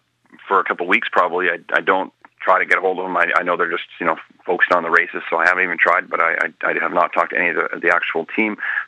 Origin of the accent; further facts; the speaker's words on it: Canada; it's a little disappointing as a Canadian.